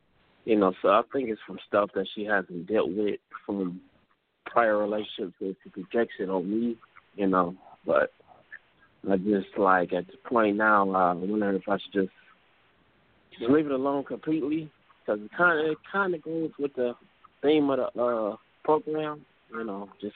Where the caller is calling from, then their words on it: Cleveland, Ohio, United States; Cleveland, Ohio.